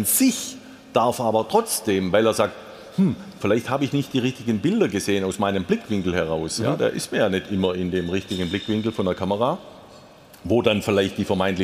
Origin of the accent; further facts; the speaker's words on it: Baden-Württemberg, Germany; accent: Swabian; Wahrscheinlich liegt ja mein Dialekt in der schwäbischen Sprache.